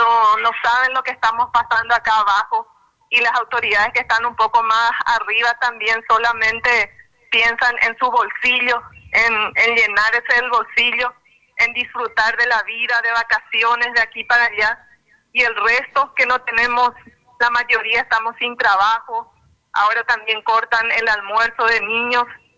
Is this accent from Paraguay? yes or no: yes; Paraguay; como conciudadanos, como habitantes, como paraguayos